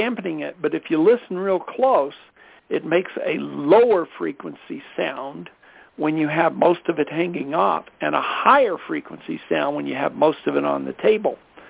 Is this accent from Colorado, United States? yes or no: yes; Colorado, United States; I'm from Colorado. That's where I am now.